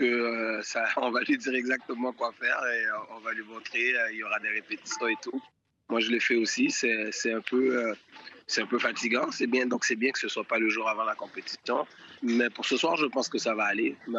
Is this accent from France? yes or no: no; Haiti; Oui, on est haïtien, on est fier d'être haïtien.